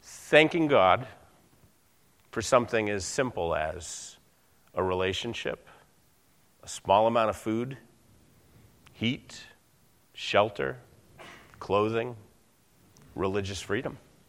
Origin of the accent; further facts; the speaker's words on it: New England, United States; I mean, I come from New England, and the weather's a little different.